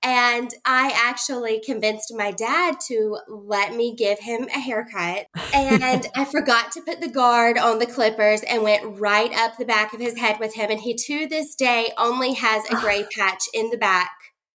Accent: Savannah, Georgia, United States; even though I grew up in Savannah, in like a huge art-based town and city

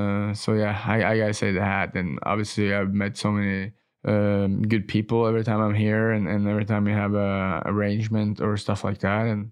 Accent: New York, United States; also born or lived in Dallas; Obviously, I was a young kid growing up in New York. A lot of fun stuff happening for a young kid in New York.

